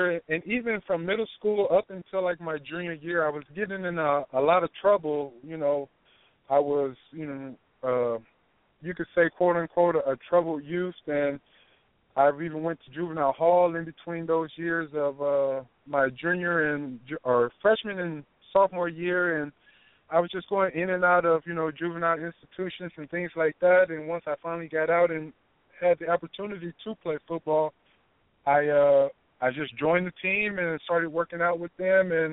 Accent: Venice Beach, California, United States; But, yeah, I grew up in Venice Beach and played pretty much every sport I can do except for football.

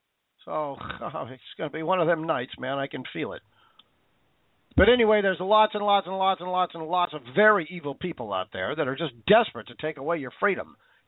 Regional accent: Vancouver, Washington, United States; I'm from Vancouver, Washington. It's just down I-5.

